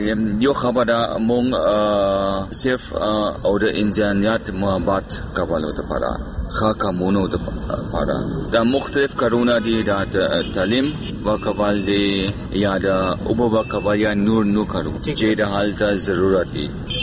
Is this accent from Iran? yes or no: no; Germany; Pashto is a second language; moved away as an adult; now in Pakistan; او زه د جرمني یم او زه دلته پښتو زده کوم.